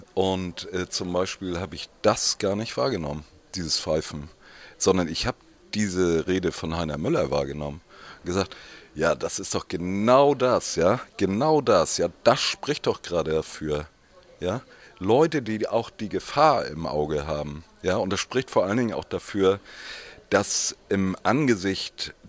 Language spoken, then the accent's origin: German; Kiel, Schleswig-Holstein, Germany; Ich habe noch in meiner Heimatstadt in Kiel an dem Nachmittag gesessen